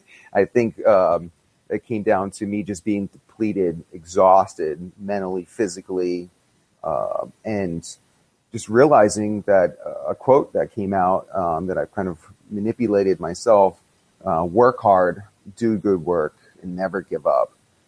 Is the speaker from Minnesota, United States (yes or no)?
no; Florida, United States; I'm from Florida. There's rock? Yeah, we have little pebbles in our backyard.